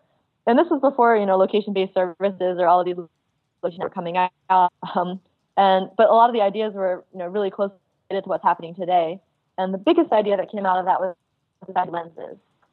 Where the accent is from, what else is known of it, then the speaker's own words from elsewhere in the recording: Midwest, United States; people don't know about growing up in the Midwest or where I grew up